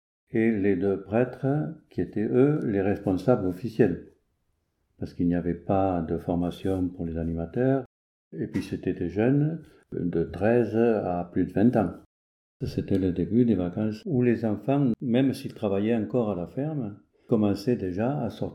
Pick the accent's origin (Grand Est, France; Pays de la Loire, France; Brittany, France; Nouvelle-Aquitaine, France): Nouvelle-Aquitaine, France; Navarrenx; now in Monein, France; Je suis originaire du canton de Navarreins, un petit village au Jeune Cantor. Je suis marié avec Françoise. On habite Monin depuis 1978.